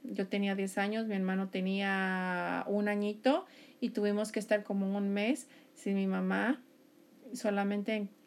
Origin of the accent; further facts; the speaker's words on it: Guadalajara, Jalisco, Mexico; also born or lived in Saltillo; now in United States; Okay, yo vengo de Guadalajara, Jalisco, México.